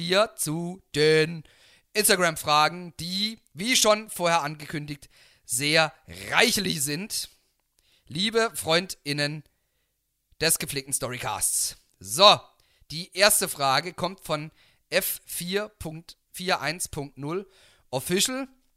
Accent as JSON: {"language": "German", "region": "Baden-Württemberg", "country": "Germany", "said": "bei uns im südbadischen Raum, wo ich herkomme"}